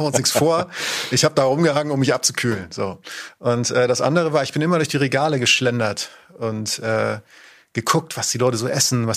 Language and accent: German; Northern Germany, Germany; Klar, ich komme aus Norddeutschland